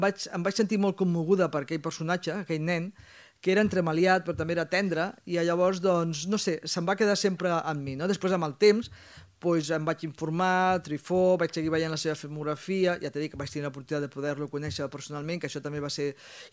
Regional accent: Ripollet, Catalonia, Spain; sóc de Ripollet, i allà a Ripollet també hi ha una associació d'espectadors

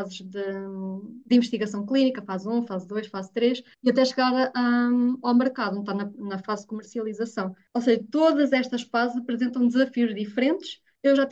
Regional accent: Figueira da Foz, Centro, Portugal; eu sou da zona da Figueira da Foz.

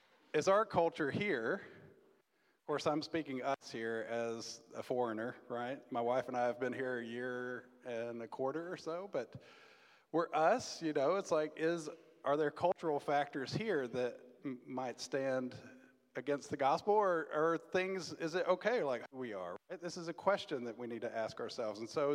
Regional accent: Dallas, Texas, United States; We moved back to Texas, so we're from Dallas, moved to Houston

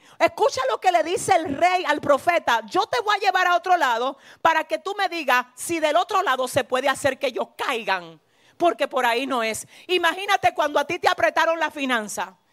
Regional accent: San Francisco de Macorís, Duarte, Dominican Republic; born there; estando en San Francisco de Macorís, una ciudad de aquí de mi República Dominicana donde yo nací

